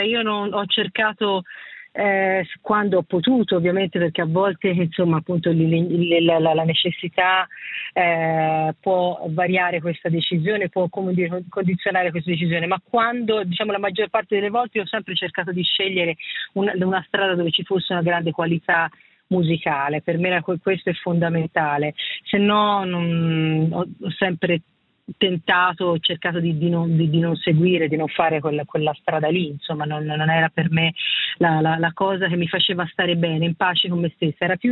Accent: Florence, Tuscany, Italy; born there; siamo nate a Firenze tutte e due, quindi abbiamo proprio frequentato la Firenze di quegli anni.

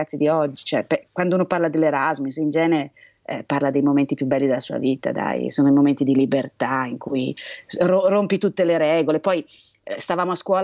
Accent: Florence, Tuscany, Italy; perché dobbiamo scontarla ancora come fiorentini

